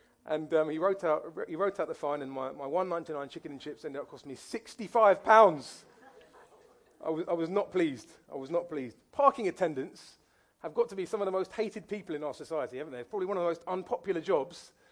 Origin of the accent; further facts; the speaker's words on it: Norbury, London, United Kingdom; I grew up in North Croydon, in the north part of the borough, in a place called Norbury.